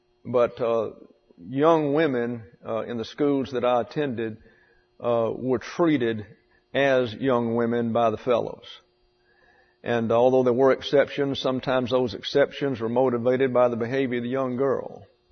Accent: the South, United States; I can tell you that I was raised in the South, and there's a lot of criticism that is directed toward the South, and especially to Alabama

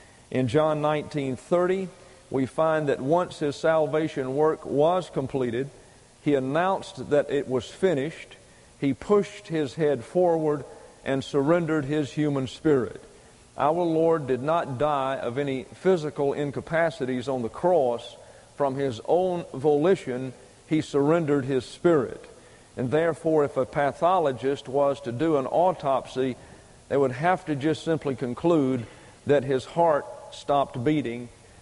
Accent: the South, United States; I am originally from the South. I'm becoming more and more a Yankee as I stay here.

